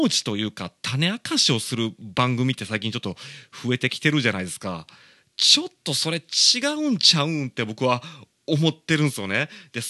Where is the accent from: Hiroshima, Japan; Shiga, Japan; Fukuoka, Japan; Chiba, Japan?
Shiga, Japan; also born or lived in Osaka; now in Kobe, Japan; 大阪生まれ滋賀育ち神戸在住のミュージシャンでございまして、僕は子供時代をあの滋賀県で過ごしてるんで、